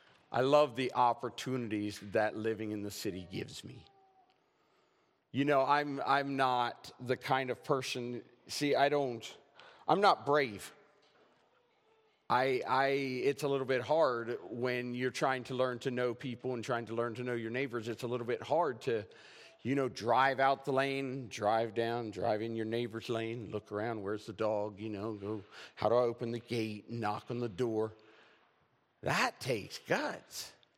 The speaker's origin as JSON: {"language": "English", "town": "Chestertown", "region": "Maryland", "country": "United States", "tie": "born or raised there", "said": "I grew up in Chestertown, Maryland, about an hour and a half from here. And I grew up on a dairy farm. I grew up milking cows."}